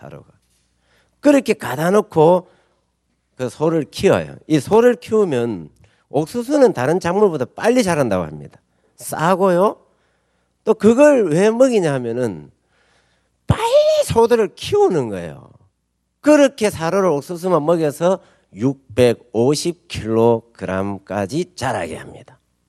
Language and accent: Korean; South Korea; 저는 시골에서 자랐어요.